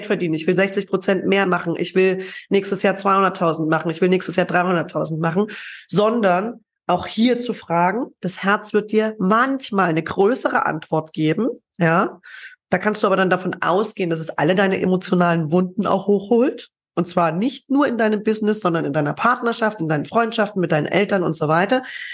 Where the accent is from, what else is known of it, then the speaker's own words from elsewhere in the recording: Germany; Ich bin in der DDR zum Beispiel geboren und die ersten 6 Jahre aufgewachsen.